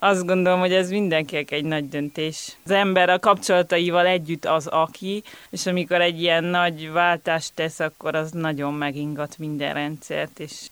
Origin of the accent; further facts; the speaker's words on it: Budapest, Hungary; de én Budapesten születtem, és mindig is ott éltem.